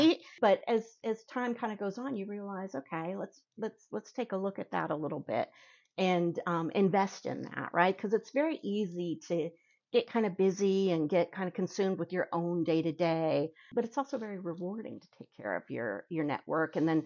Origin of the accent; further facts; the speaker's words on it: Texas, United States; born there; also born or lived in California / Maryland; I was born in Texas, lived in California, moved out to Maryland